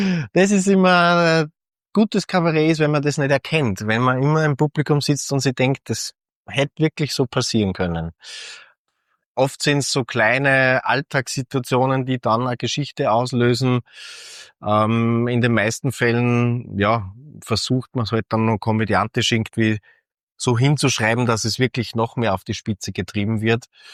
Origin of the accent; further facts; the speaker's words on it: Feldkirchen an der Donau, Bavaria, Germany; Ich bin in Feldkirchen an der Donau aufgewachsen. Da sind immer so Theaterstücke alle 2 Jahre aufgeführt worden.